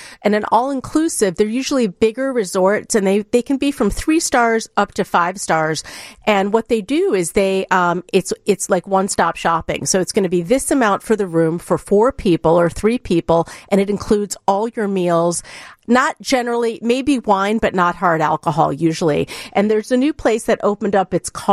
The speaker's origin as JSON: {"language": "English", "town": "North Miami Beach", "region": "Florida", "country": "United States", "tie": "born or raised there", "said": "I grew up I went to North Miami Beach Senior High."}